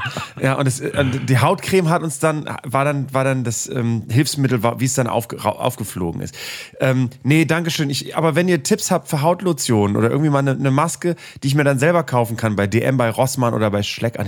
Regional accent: Bremen, Germany; Also ich fahre total gerne durch meine alte Heimat durch. Und da gibt es eine Stelle in Bremen-Nord, das ist ja ein sehr dünner Stadtteil und das ist eigentlich eingekesselt von Niedersachsen.

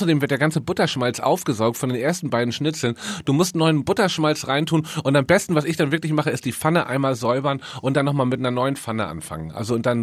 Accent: Northern Germany, Germany; Wir sind beide Norddeutsche. Wir sind mit Hausmannskost, glaube ich, noch aufgewachsen.

